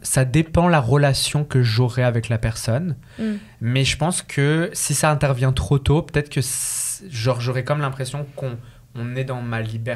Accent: France; je suis Français aussi.

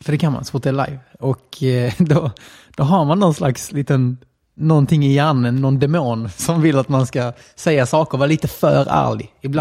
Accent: Helsingborg, Skåne, Sweden; also born or lived in Kattarp; En svensk sida av min familj och en utländsk sida. Och jag uppväxt både på GA och Söder i Helsingborg, som är väldigt, jag har sagt 90% invandrare där. Och även i Kattarp, där då det är mest rasism och man är mest konstig om man är invandrare.

